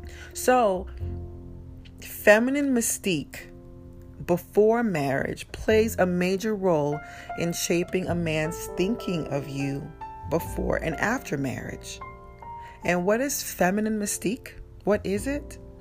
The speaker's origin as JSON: {"language": "English", "country": "Nigeria", "said": "Okay, so I'm Nigerian, and coming up in my 20s, I was very vocal"}